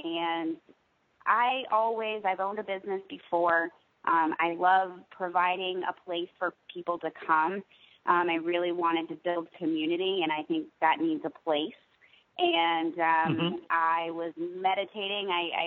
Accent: Charlotte, North Carolina, United States; now in New Hampshire, United States; I was born in South Carolina. I spent most of my childhood years in Charlotte, North Carolina.

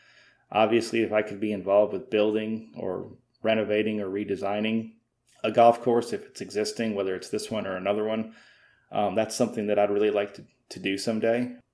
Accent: Midwest, United States; I'm from the Midwest and graduated from Iowa State with a different degree in urban planning

